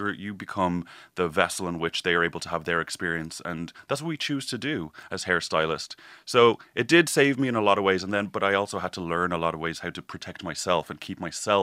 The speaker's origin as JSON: {"language": "English", "town": "Dublin", "region": "Leinster", "country": "Ireland", "tie": "born or raised there", "said": "I grew up around the Ballantyre, Rathfarnham areas."}